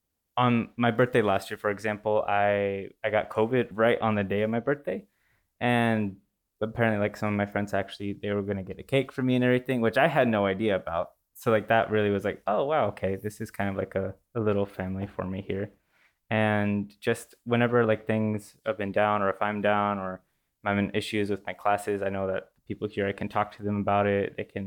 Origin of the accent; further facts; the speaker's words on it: Ukiah, California, United States; I'm from Ukiah, which is 2 hours north of San Francisco. For me, coming from Ukiah, Davis felt very big. I am mixed of Latino and Native descent.